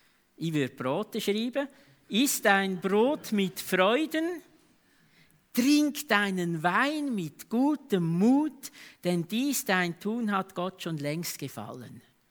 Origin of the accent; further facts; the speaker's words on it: Switzerland; Klar, wir als Schweizer frohlocken auf unsere Art und Weise.